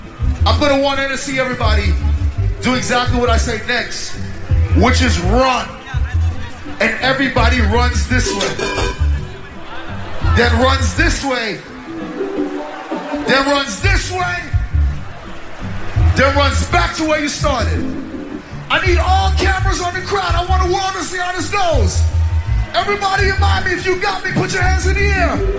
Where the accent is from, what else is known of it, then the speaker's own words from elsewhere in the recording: Jamaica; Big up to everybody that's here from the Caribbean, from the islands. I'm from Jamaica. He's from Trinidad.